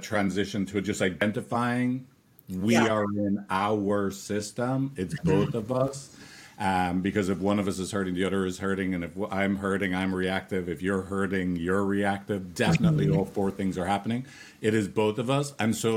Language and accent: English; Ireland; You haven't met a lot of Irish people.